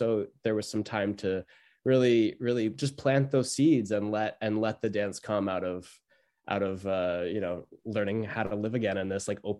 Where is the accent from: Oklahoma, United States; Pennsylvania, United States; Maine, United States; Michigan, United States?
Maine, United States; Glenburn; I'm a Mainer. I'm from Glenburn, up outside of Bangor.